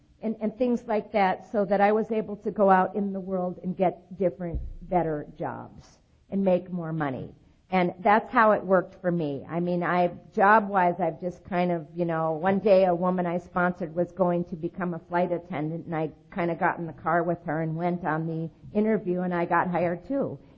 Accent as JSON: {"language": "English", "region": "California", "country": "United States", "tie": "born or raised there", "said": "I was born in California, and up to that point, I'd never been out of California."}